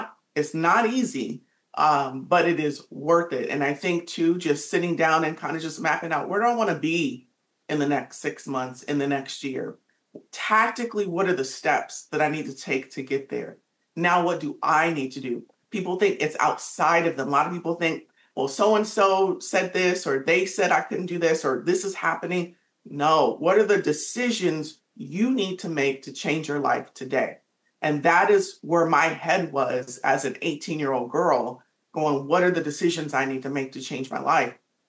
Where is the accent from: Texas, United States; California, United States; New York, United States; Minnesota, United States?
California, United States; Pasadena; I grew up in Pasadena, the city of roses, and I grew up in a community mostly of concrete.